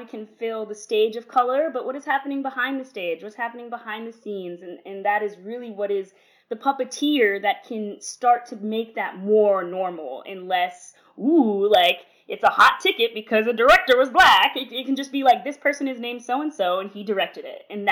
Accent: Ohio, United States; But I grew up in Ohio, so it was pretty, like, I think I had one.

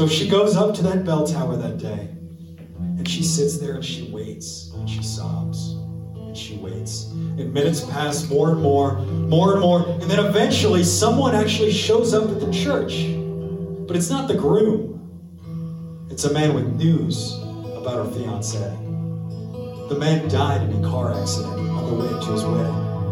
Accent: New Orleans, Louisiana, United States; We're from New Orleans.

